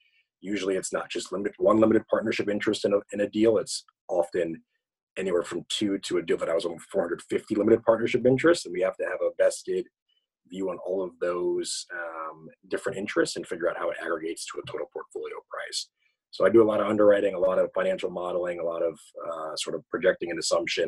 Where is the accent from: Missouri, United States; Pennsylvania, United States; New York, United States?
Pennsylvania, United States; Philadelphia; I'm from Philadelphia. Went down to Morehouse College for 4 years, where I majored in business finance.